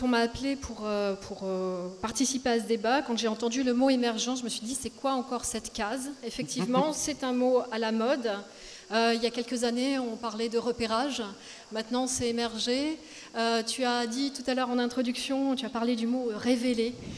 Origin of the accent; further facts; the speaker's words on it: Nice, Provence-Alpes-Côte d'Azur, France; alors à Nice, puisque je viens de Nice